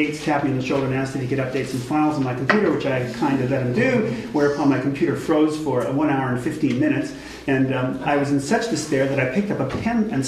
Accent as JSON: {"language": "English", "region": "Alberta", "country": "Canada", "tie": "born or raised there", "said": "On the dairy farm where I grew up in Southern Alberta, we would have blocks of salt, a block of salt in the pasture"}